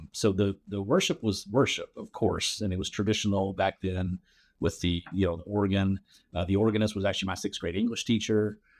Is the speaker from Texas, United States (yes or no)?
yes; Mount Pleasant, Texas, United States; I was raised in the Methodist Church, baptized in the Methodist Church. Here in Texas? In Texas, in Mount Pleasant, Texas. Where's that? It's in East Texas.